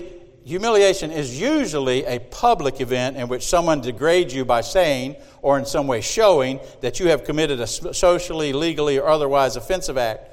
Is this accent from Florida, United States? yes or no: no; Marion, South Carolina, United States; born or raised there